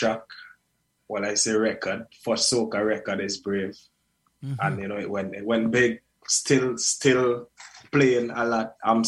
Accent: St. Vincent & Grenadines; I'm from St. Vincent and the Grenadines.

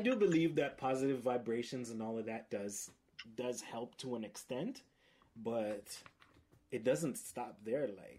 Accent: Jamaica; also born or lived in Haiti; I grew up in Jamaica and Haiti

